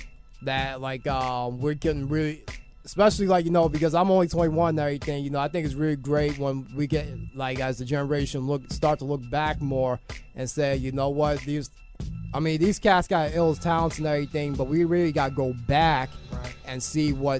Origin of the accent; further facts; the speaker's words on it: Brooklyn, New York, United States; because I grew up in Bed-Stuy and everything